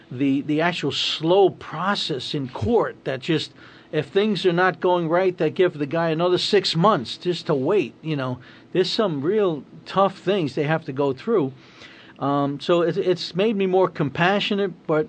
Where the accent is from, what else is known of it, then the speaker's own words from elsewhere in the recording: New York City, New York, United States; growing up in New York City on the east side of Manhattan and East Harlem